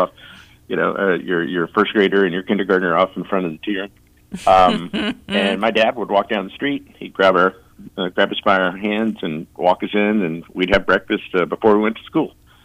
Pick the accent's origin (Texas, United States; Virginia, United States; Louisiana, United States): Virginia, United States; Lynchburg; I was born and raised in Lynchburg.